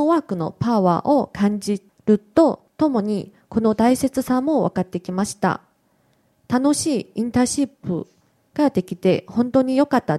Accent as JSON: {"language": "Japanese", "country": "South Korea", "second_language": "Japanese", "lives_now": "Japan", "said": "韓国から参りました。"}